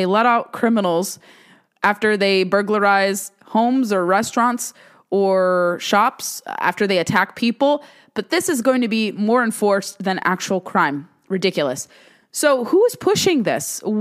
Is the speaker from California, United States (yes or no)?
yes; California, United States; New York City loves to give the Golden State, my home state, a run for its money